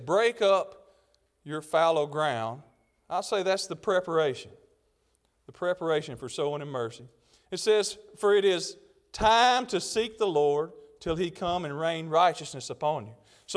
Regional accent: Mississippi, United States; now in Arkansas, United States; back where we're from in Mississippi, and that confuses everybody because we live in Arkansas, but we're from Mississippi, and we're from the edge of the Delta

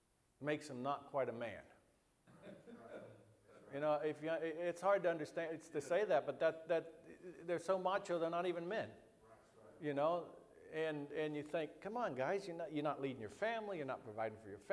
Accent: Bria, Central African Republic; our main church there where I was raised in Bria

